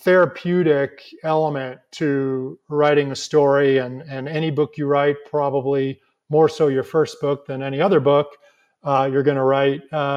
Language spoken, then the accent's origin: English; LaGrange, Illinois, United States; The book also takes place in a fictionalized version of my hometown of LaGrange, Illinois.